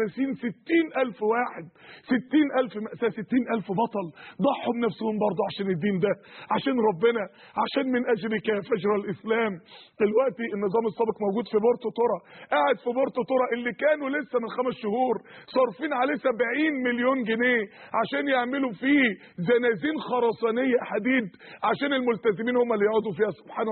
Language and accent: Arabic; Egypt; بل احنا عندنا في مصر هنا حزب شيوعي وعادي والدنيا مفتوحة شوية